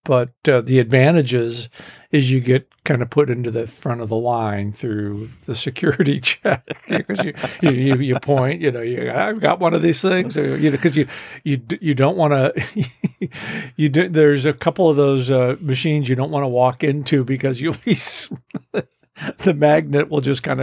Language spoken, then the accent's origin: English; St. Louis, Missouri, United States; I grew up in Tornado Alley in St. Louis, so I get it, yeah.